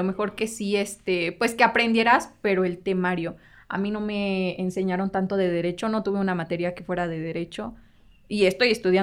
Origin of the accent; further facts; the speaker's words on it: Veracruz, Mexico; yo no soy de aquí de la ciudad, soy de Veracruz.